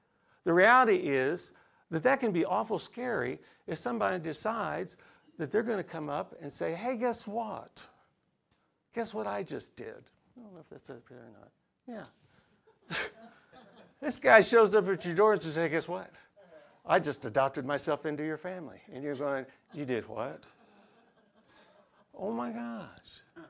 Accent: Illinois, United States; I'm from Southern Illinois

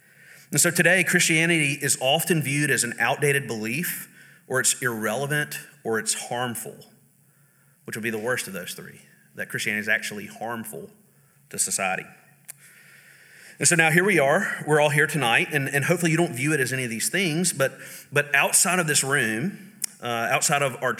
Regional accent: Jackson, United States; I grew up in Jackson. Like, every hospital in Jackson is named after a church.

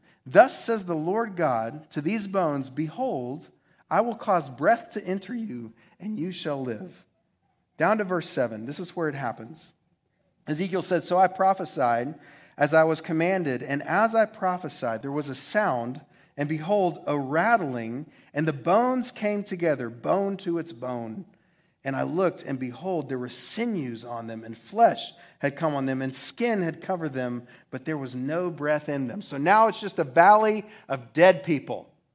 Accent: Oklahoma, United States; Like, I'm from Oklahoma, Greek's not our thing.

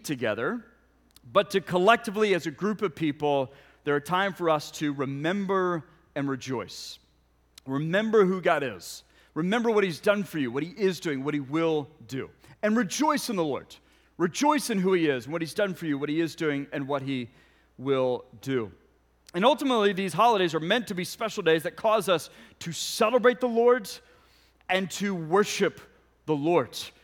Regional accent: Ponca City, Oklahoma, United States; I was like, no, I grew up in Ponca City.

